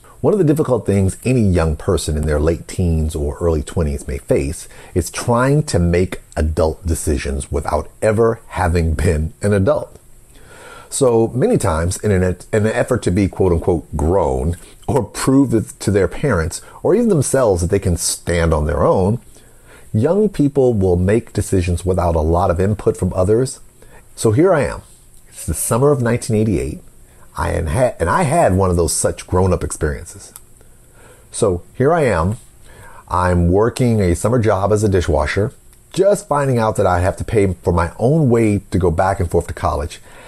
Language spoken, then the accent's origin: English; Pine Bluff, Arkansas, United States; I am from Pine Bluff, Arkansas, which is a small rural town in the southeast part of Arkansas.